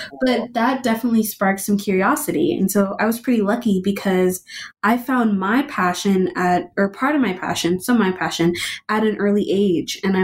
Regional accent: Austin, Texas, United States; I'm 15 years old. I am born and raised in Austin, Texas, and I'm a student going into junior year

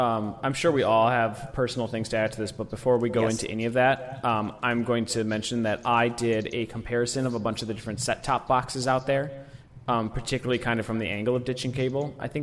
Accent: Detroit, Michigan, United States; I'm also from Detroit, so that's why I love you and I picked your question.

